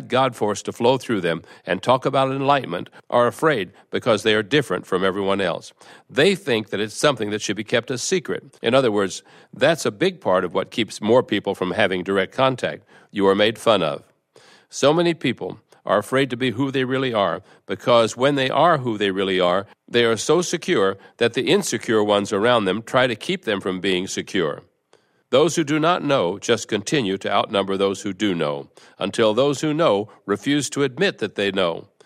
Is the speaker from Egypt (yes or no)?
yes; Egypt; I'm from Egypt in the Middle East, and I'm wondering why there aren't opportunities for people in the Middle East or in Egypt